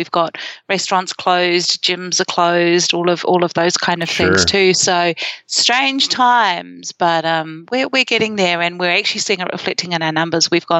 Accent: Christchurch, Canterbury, New Zealand; But that's my hometown.

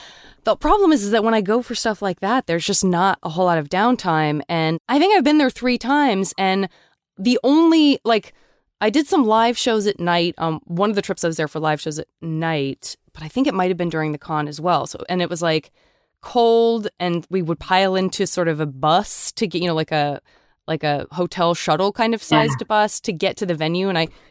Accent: Tucson, Arizona, United States; I'm from Tucson.

